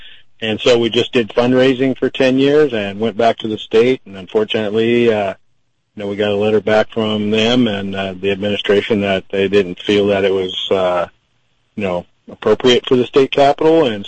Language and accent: English; United States; But, you know, as an American and you get involved in something like this, you can't pick up the phone and just call somebody